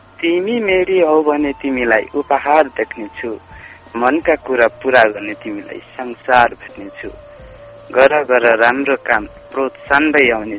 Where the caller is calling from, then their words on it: Karnali Province, Nepal; हजुर सल्यानदेखि